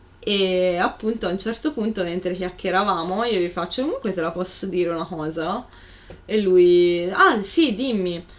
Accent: Tuscany, Italy; io sono toscana e lei è veneta

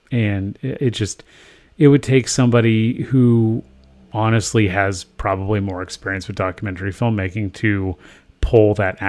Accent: Glasgow, Scotland, United Kingdom; we're from Glasgow, Scotland, right?

